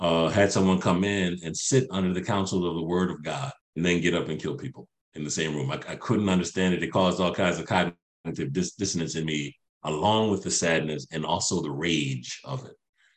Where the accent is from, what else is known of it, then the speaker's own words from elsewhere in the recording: Philadelphia, Pennsylvania, United States; because I'm an interloper from Philadelphia.